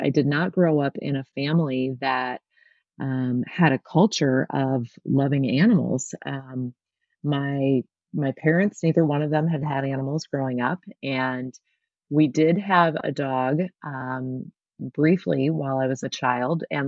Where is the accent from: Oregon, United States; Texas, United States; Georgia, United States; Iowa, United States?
Iowa, United States; Ames; I grew up in Ames, Iowa, center of the state, and also home of Iowa State University